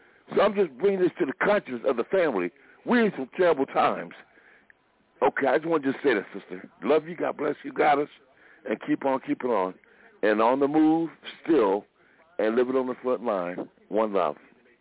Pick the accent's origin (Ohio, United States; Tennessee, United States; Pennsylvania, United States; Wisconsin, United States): Ohio, United States; Cincinnati; I'm not familiar with Henrietta Woods, despite I'm from Cincinnati, Ohio, and Covington is right there across the water, across the bridge right there in Kentucky.